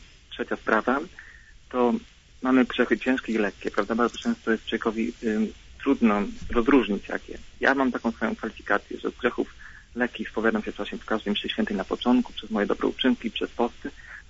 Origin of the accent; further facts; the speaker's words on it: Koszalin, West Pomeranian Voivodeship, Poland; pochodzę z Koszalina.